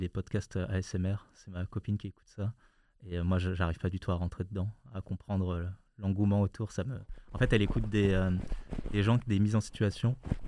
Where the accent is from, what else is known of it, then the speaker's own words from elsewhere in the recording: Bordeaux, Nouvelle-Aquitaine, France; also born or lived in Paris; Ouais, je suis né à Paris, mais j'ai vécu 3-4 ans seulement à Paris, dans le 13e arrondissement. Et après, j'ai grandi, en fait, j'ai fait toute mon enfance à Bordeaux. Donc, je me considère comme bordelais.